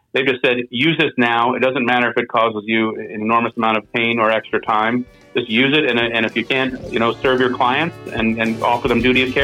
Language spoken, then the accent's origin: English; Washington, District of Columbia, United States; I mean, in my hometown here in Washington, D.C., if you want to fly out of Reagan